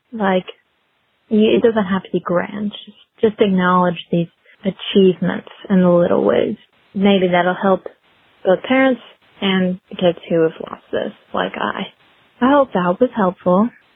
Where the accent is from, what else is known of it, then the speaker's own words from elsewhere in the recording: Senoia, Georgia, United States; I'm from Senoia, Georgia.